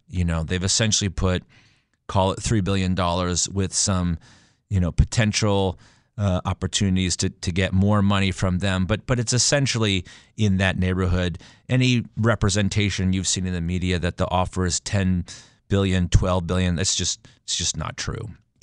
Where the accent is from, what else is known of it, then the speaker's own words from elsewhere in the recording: Stamford, Connecticut, United States; You mentioned that there in my hometown, my backyard of Stamford, Connecticut, many of the Sacklers live in Connecticut.